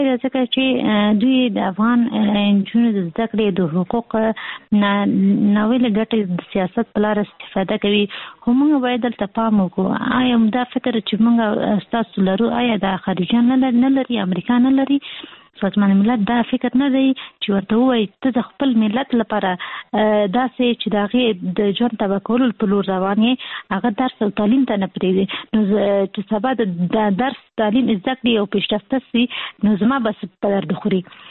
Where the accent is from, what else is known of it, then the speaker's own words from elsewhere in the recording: Kabul, Afghanistan; موږ اصلي د کابل یو،